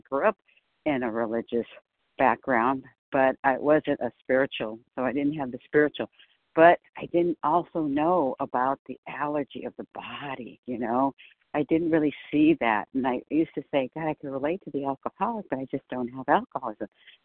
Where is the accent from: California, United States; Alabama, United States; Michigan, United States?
California, United States; I'm from California